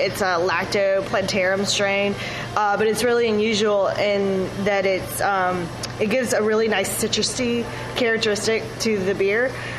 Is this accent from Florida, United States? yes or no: yes; Florida, United States; I'm originally from Florida